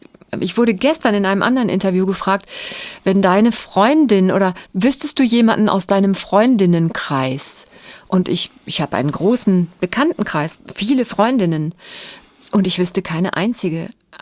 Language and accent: German; Bielefeld, North Rhine-Westphalia, Germany; hat dann bei uns in Sennestadt, das ist ein Vorort von Bielefeld, freitags immer einen Chor versammelt